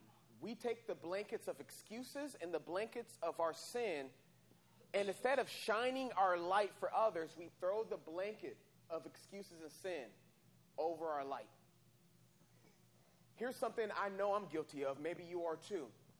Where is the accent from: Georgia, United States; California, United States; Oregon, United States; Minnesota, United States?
California, United States; El Centro; me being a five-year-old growing up in El Centro, which is where I was born